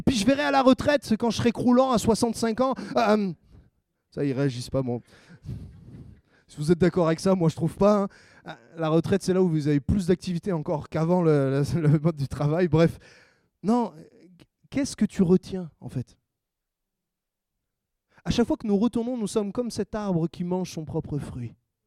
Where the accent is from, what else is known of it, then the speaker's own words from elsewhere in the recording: France; Et en plus, on est français, on prend le petit café, tout est petit.